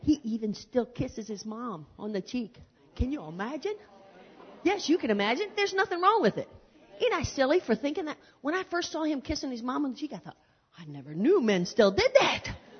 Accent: West Virginia, United States; you know, I'm from West Virginia, and West Virginia is not really South.

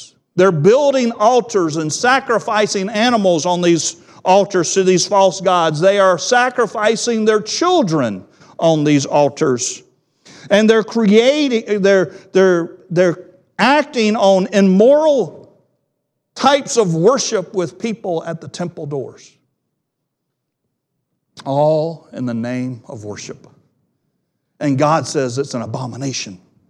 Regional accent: Bible Belt, United States; I grew up in the Bible Belt. I grew up in a moral, correct home, but not a Christian home.

